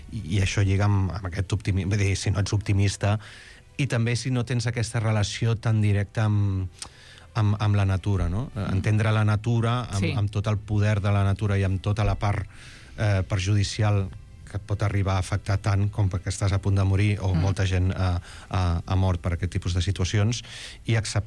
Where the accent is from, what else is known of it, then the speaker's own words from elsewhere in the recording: Barcelona, Catalonia, Spain; now in Iceland; jo, com a barceloní que viu a Islàndia